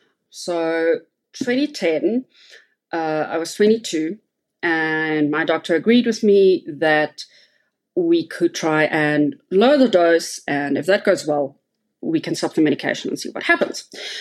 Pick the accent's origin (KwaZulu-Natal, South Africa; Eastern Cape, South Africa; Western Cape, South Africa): Western Cape, South Africa; Cape Town; now in Johannesburg, South Africa; I live in Johannesburg, South Africa. I'm originally from Cape Town.